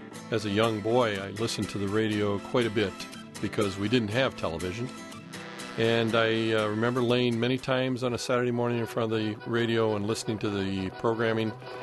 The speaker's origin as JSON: {"language": "English", "town": "Janesville", "region": "Wisconsin", "country": "United States", "said": "from Janesville, Wisconsin"}